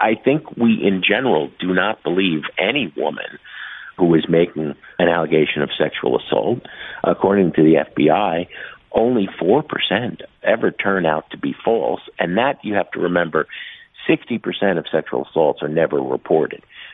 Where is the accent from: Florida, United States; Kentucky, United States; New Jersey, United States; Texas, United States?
New Jersey, United States; Hoboken; I grew up in Hoboken, Jersey City, played in lots of bands with first-generation Cuban immigrants.